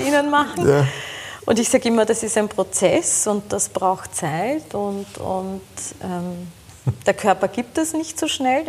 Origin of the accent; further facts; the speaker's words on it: Guntramsdorf, Lower Austria, Austria; wir sind ja aus Guntramsdorf